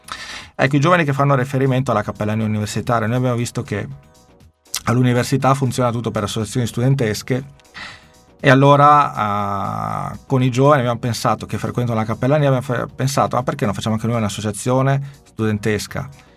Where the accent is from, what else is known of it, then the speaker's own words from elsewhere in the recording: Padua, Veneto, Italy; Io poi vengo da Padova, che è una città universitaria